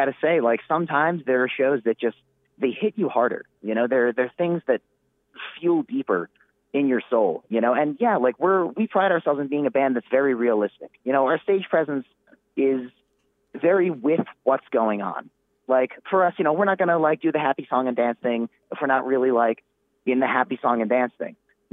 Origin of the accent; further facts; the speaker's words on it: New York, United States; we're all really from the Hudson Valley, which by New York standards isn't exactly upstate.